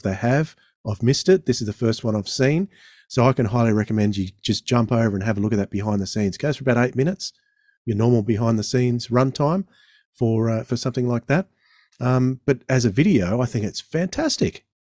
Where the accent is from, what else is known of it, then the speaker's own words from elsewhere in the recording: Sydney, New South Wales, Australia; So I grew up in Sydney, so I can give these jokes.